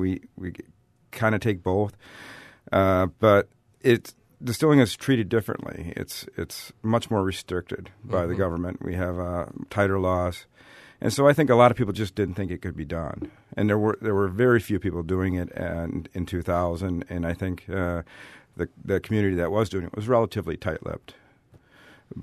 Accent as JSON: {"language": "English", "town": "Merrill", "region": "Wisconsin", "country": "United States", "tie": "born or raised there", "also_born_or_lived": "Minnesota", "moved": "as an adult", "said": "I grew up in Wisconsin. I grew up in Merrill, Wisconsin, but then I went to school at the University of Minnesota, and I was living there."}